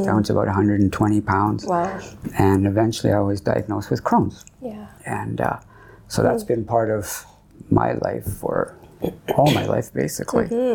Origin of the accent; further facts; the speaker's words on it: Winnipeg, Manitoba, Canada; born there; I was born in Winnipeg, 1965. I'm 60.